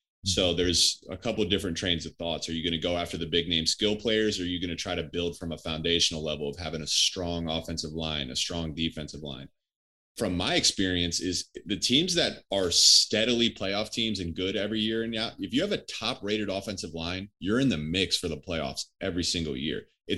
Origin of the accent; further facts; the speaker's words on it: Columbus, Ohio, United States; You know, I grew up in Columbus.